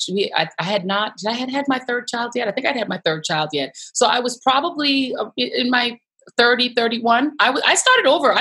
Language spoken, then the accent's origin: English; Denver, Colorado, United States; So I grew up in Denver, Colorado. Originally, of course, being a West Indian child, I was going to be a doctor.